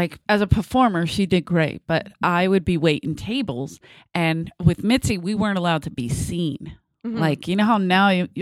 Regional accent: Philadelphia, Pennsylvania, United States; And for some reason, she liked me because I was from Philadelphia.

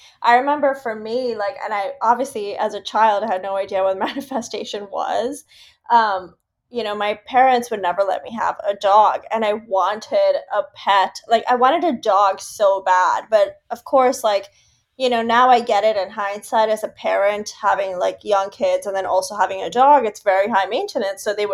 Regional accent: Pakistan; like I grew up in Pakistan and Rami is in the US, and I would have never thought like a girl born and raised in Pakistan

